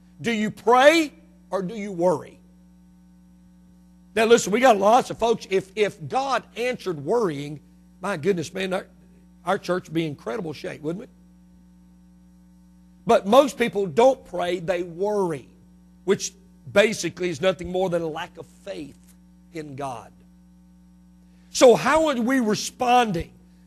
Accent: Mississippi, United States; I was born and raised in Mississippi, went to school in Mississippi

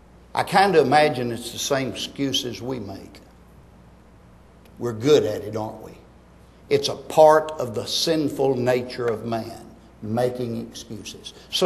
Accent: Texas, United States; When I was a boy growing up in East Texas, we used to call it passing the buck.

